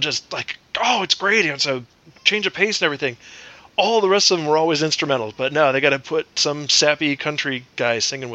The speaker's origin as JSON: {"language": "English", "town": "San Diego", "region": "California", "country": "United States", "said": "I love San Diego. I'm from San Diego."}